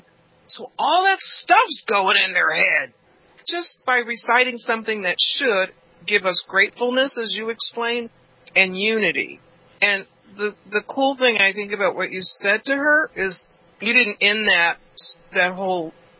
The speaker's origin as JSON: {"language": "English", "town": "Los Angeles", "region": "California", "country": "United States", "tie": "born or raised there", "said": "Yeah, I grew up in South Central, but across the street from the Gardena line."}